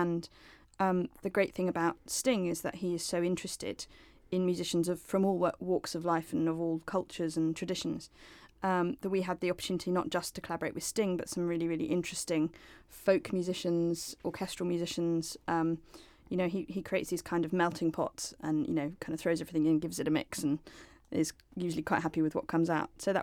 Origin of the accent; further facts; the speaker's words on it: United Kingdom; as British musicians, it's the real pinnacle